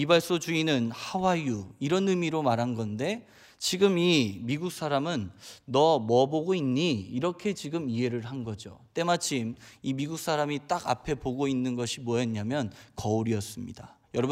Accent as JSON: {"language": "Korean", "region": "Chungcheong", "country": "South Korea", "said": "저는 이 충청도 사람입니다. 제가 이제 서울 말을 쓰고 있기 때문에 제가 밝히지 않으면 잘 티가 안 나요."}